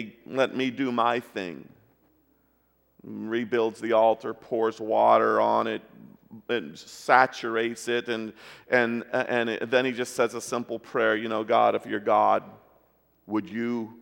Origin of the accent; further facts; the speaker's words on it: Taiwan; moved away; Most of you know by now that I grew up overseas in Taiwan